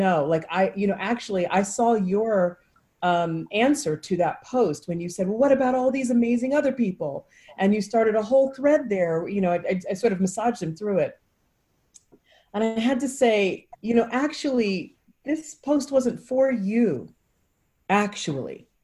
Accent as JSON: {"language": "English", "region": "California", "country": "United States", "tie": "born or raised there", "said": "I grew up in the Bay Area, which is 5 hours away."}